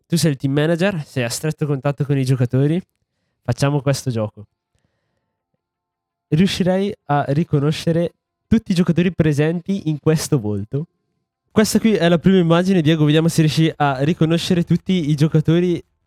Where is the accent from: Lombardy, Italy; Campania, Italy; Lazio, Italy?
Lombardy, Italy; io vengo dalla Lombardia, anche in Lombardia ne ho visti pochi